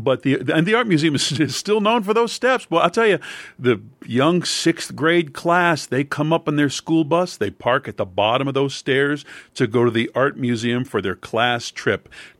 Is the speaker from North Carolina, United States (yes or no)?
no; Philadelphia, Pennsylvania, United States; And my memories of a kid for Christmas, of course, surround my hometown, Philadelphia, a wonderful city.